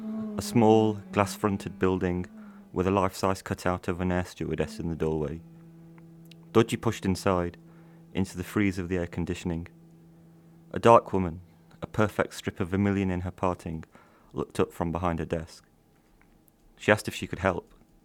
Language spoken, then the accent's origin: English; Derby, East Midlands, United Kingdom; born there; I was born in Derby. My parents were both born in India, and my paternal grandparents.